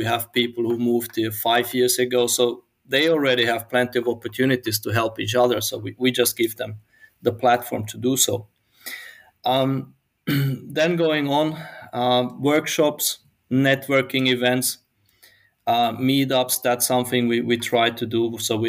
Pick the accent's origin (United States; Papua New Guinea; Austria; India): Austria; both of us, we are not from here. So you are from the States and I'm from Austria.